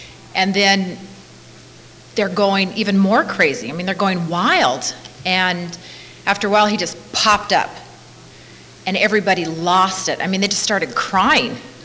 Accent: San Bernardino, California, United States; Well, I'm Eskimo. The other half is German and Irish. I grew up in San Bernardino.

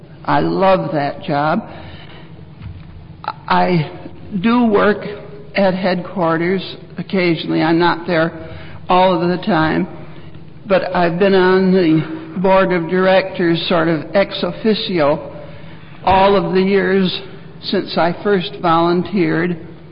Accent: Chicago, Illinois, United States; I was from Chicago, the breezy Midwest.

